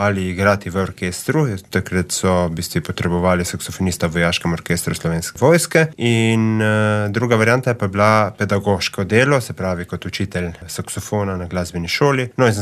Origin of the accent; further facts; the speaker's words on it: Lokev, Coastal–Karst, Slovenia; Jaz prihajam iz Lokve.